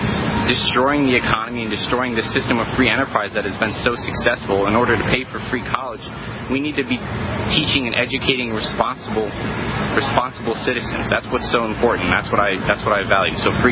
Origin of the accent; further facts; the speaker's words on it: Michigan, United States; He came from the inner city of Detroit, and I'm personally from Michigan, so it meant a lot to me.